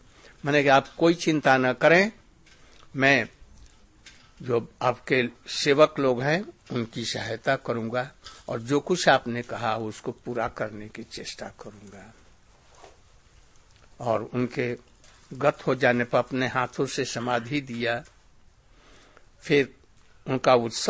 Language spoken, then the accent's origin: Hindi; Bihar, India; born there; मेरा जन्म वाराणसी के निकट बिहार में हुआ